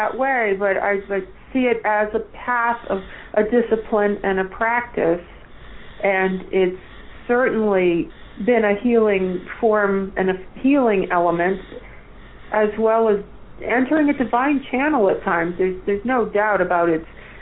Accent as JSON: {"language": "English", "region": "Rhode Island", "country": "United States", "tie": "born or raised there", "said": "Thanks to the public school system in my home state of Rhode Island, they handed out instruments in fourth grade."}